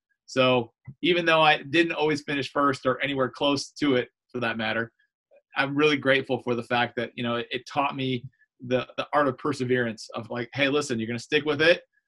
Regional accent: Grand Rapids, Michigan, United States; moved away as an adult; So I left it in 2000 when I entered Moreau Seminary and started planning to become a priest. And so life back in Grand Rapids, I'm the oldest

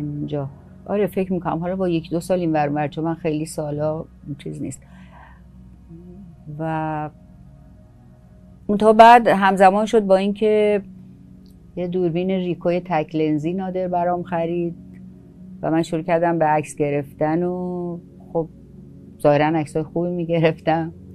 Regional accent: Gorgan, Golestan, Iran; also born or lived in Mashhad; من در واقع گرگان دنیا اومدم و بیشترین ایام کودکی و نوجوانیم رو گرگان گذروندم، چون اول که گرگان دنیا اومدم، بعد اون موقع پدرم هنوز به اصطلاح دولتی بود، کار دولت بود، منتقلش کردن مشهد که ما رفتیم اونجا.

